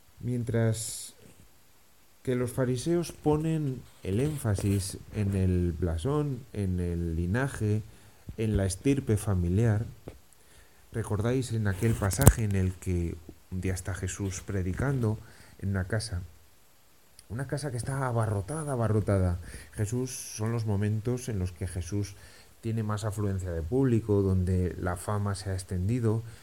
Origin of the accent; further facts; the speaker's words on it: Pamplona, Navarre, Spain; Cuidado, que yo soy de Pamplona, de toda la vida.